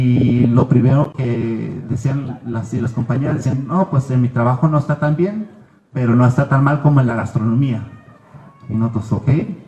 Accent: Mexico; moved away; Nosotros somos, pues, soy mexicano y la mayoría de las personas allá pues no son mexicanas, ¿no? Hablan alemán.

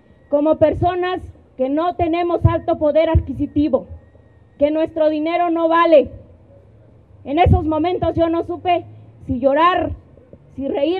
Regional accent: Puebla, Mexico; Venimos de la Sierra Negra, venimos de esos lugares, de los más alejados, donde hay lodo, donde a veces no hay ni para comer. Pero quiero decirles que estamos muy orgullosos, muy orgullosos de nuestras raíces, de nuestra lengua

